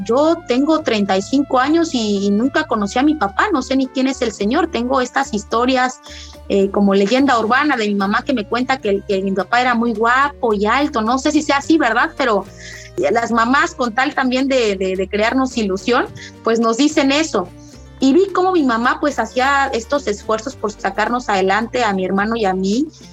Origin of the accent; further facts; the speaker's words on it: Oaxaca, Mexico; Yo vengo de Oaxaca y me las sé, pero perfectísima.